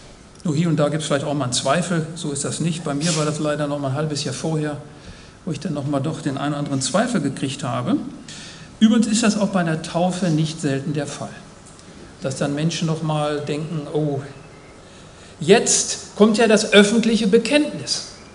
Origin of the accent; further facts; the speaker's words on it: North Rhine-Westphalia, Germany; Ich bin im Münsterland groß geworden